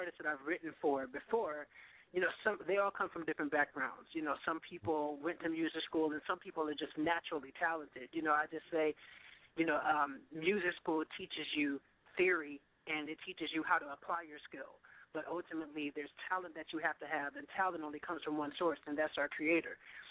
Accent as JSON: {"language": "English", "town": "Houston", "region": "Texas", "country": "United States", "said": "Oh, yeah, I'm from Houston, Texas. That's where I perform and do all of my music."}